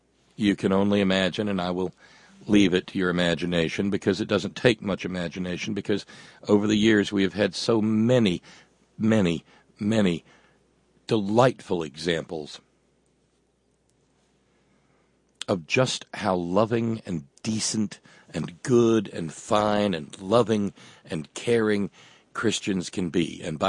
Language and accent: English; Appalachia, United States; Hey, I'm an Appalachian, I can say this.